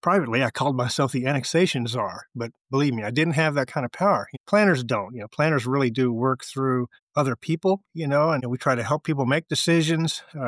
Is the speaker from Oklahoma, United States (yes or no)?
yes; Oklahoma City, Oklahoma, United States; I grew up here in the Oklahoma City area